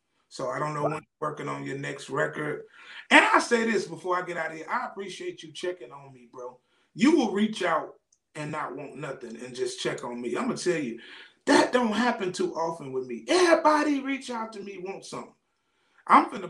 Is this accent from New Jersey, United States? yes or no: no; Chicago, Illinois, United States; I'm a different fella. I'm from Chicago, but I'm really not in the clique, bro.